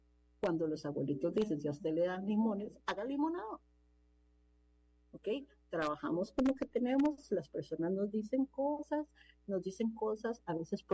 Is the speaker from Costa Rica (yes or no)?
yes; Costa Rica; lo mejor de mí como representante costarricense es esta R que nosotros pronunciamos.